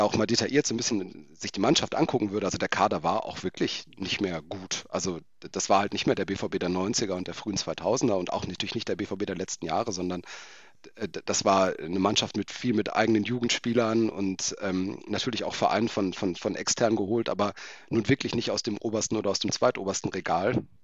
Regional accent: Dortmund, North Rhine-Westphalia, Germany; Ich komme halt aus Dortmund oder aus der Umgebung

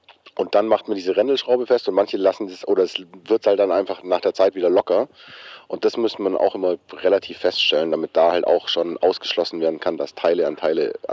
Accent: Bavaria, Germany; now in Hamburg, Germany; Ich bin auch ein Bayer in Hamburg.

